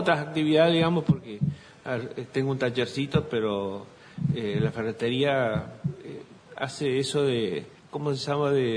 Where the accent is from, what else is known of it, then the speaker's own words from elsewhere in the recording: Aldea Protestante, Entre Ríos, Argentina; now in Paraná, Argentina; De Aldea Protestante.